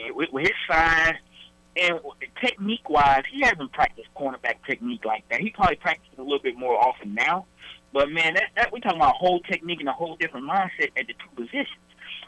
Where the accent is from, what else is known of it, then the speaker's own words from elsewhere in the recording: Charlotte, North Carolina, United States; I feel like I know for a fact, I'm from Charlotte, where Hakeem's from, the dude loves the Panthers.